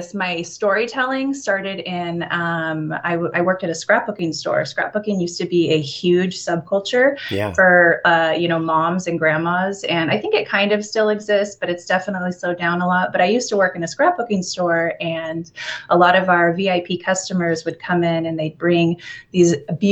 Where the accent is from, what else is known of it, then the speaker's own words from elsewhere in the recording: Vail, Oregon, United States; So I actually grew up in Oregon, but I grew up on the other side of the state in a tiny little farming town called Vail.